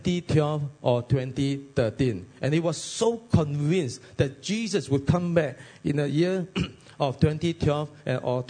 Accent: Sandakan, Sabah, Malaysia; first language Cantonese; English is a second language; I'm a Cantonese guy, okay? I'm from Sandakan, a little, they call it a little Hong Kong, okay? A small town in Sabah.

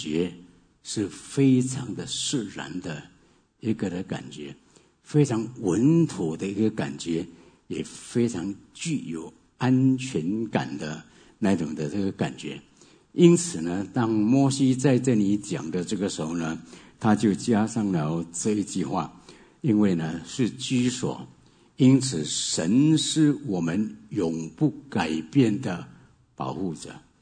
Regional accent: China; 我想呢，我们中国人的观念呢在这里是呈现的

